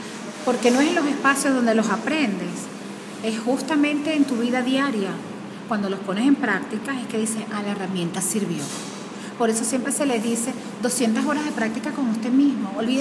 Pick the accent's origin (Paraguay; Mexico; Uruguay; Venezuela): Venezuela; con lo que amamos a Venezuela, con lo que creemos en nosotros como venezolanos